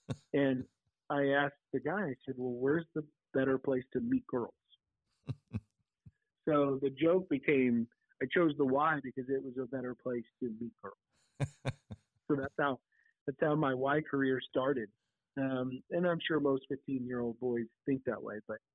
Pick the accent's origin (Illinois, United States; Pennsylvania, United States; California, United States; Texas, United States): Illinois, United States; And so I'm from Southern Illinois, mm-hmm. just outside St. Louis.